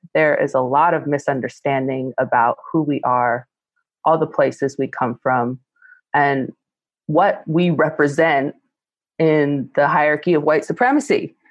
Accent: West Coast, United States; where I'm coming from, growing up on the West Coast.

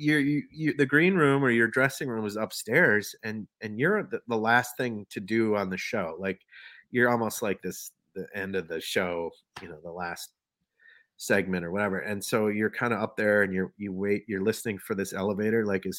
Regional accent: Minneapolis, Minnesota, United States; I had them play … because I was from Minneapolis.

